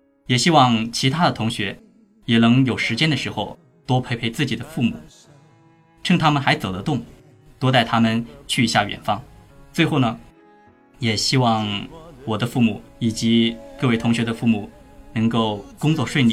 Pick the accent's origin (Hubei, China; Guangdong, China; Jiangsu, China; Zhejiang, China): Hubei, China; Xiaogan; 我的家乡 在董永故里湖北孝感，是一个孝子之乡，有着源远流长的孝文化。但是呢，我们当地也有一个明显的特征，就是务工人员特别多。